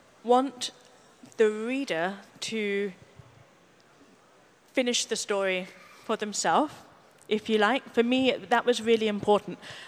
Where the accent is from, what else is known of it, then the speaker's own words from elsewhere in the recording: United Kingdom; also for me as a British writer to be honored in France is very special.